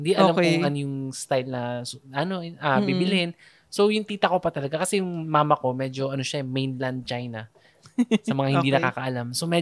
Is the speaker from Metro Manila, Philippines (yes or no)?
yes; Manila, Metro Manila, Philippines; taga Manila ako, pero nakita kami parang ano to?